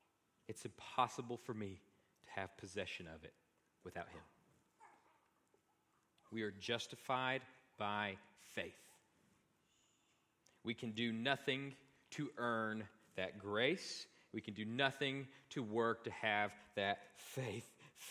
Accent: Texas, United States; When I was growing up in Panhandle, we didn't have the star test yet.

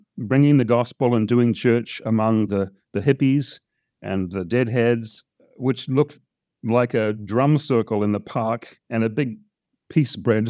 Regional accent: New Zealand; growing up in New Zealand

